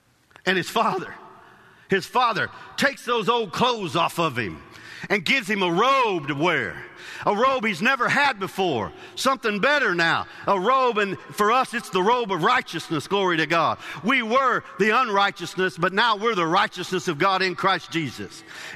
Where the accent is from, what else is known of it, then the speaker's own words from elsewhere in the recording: Illinois, United States; I grew up in Central Illinois, and in the summertime, we would put up straw and hay bales